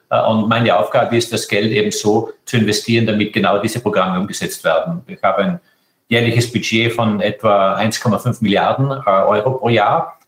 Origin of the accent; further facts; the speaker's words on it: Austria; now in Italy; Natürlich, ich komme aus Österreich. Österreich sind meine Wurzeln.